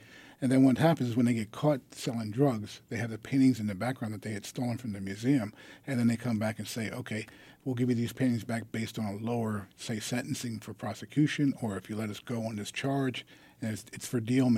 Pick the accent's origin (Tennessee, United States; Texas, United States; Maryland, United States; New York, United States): Maryland, United States; Baltimore; And I grew up in Baltimore.